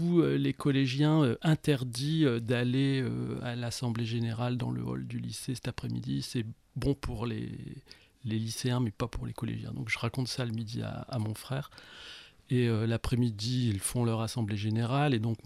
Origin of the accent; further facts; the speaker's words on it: Arras, Hauts-de-France, France; moved away as an adult; je suis né à Arras, rue de la République, derrière la gare. Il y a 54 ans, un petit peu plus.